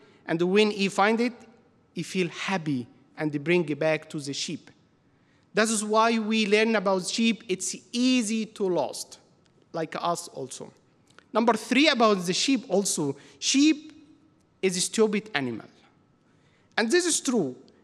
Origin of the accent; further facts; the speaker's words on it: Egypt; English is a second language; You know, I came from Middle East. I came from Egypt. I know, we have a lot of sheep in Egypt.